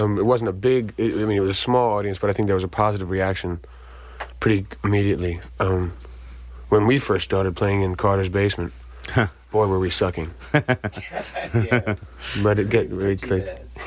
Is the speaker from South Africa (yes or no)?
yes; South Africa; accent: American; But I really, like with my accent, I'm really probably much more American than I am.